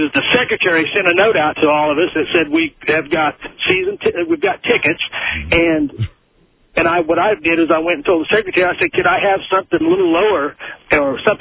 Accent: Wichita, Kansas, United States; I'm from Wichita.

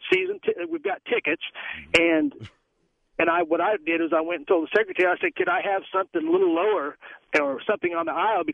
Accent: Wichita, Kansas, United States; I'm from Wichita.

